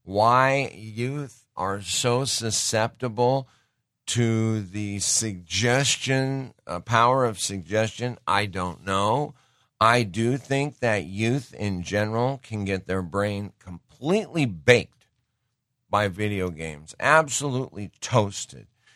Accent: Montana, United States; I grew up in Montana, and from the time I was a little kid, I got to shoot a gun.

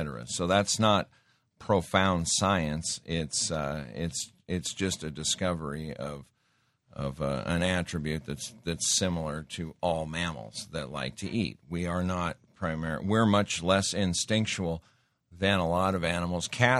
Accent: Montana, United States; I grew up hunting in Montana. I grew up respecting nature.

